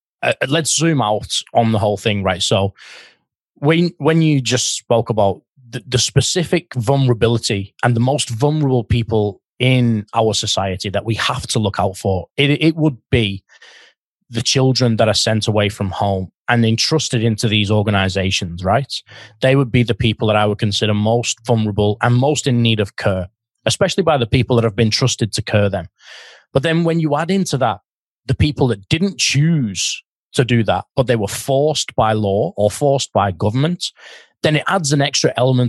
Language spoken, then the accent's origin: English; St Helens, North West England, United Kingdom; moved away as an adult; I'm from England originally, from a very small working class town, St. Helens in England, in the Northwest near Liverpool. And I was traded and I came here at 21 years old.